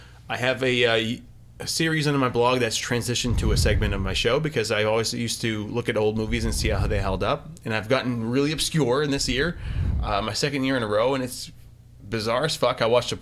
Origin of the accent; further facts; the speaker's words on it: Maine, United States; moved away as an adult; I mean, I grew up in Maine. 31 years and I moved out there not even 10 months ago